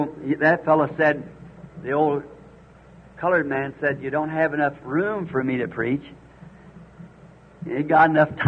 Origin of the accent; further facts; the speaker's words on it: Ireland; Of course, being Irish, my people are Catholic.